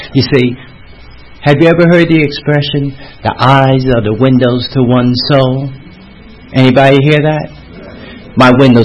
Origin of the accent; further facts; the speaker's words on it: New York, United States; So I grew up in New York, Manhattan, in Harlem, 246 West 150th Street, between 7th and 8th Avenue.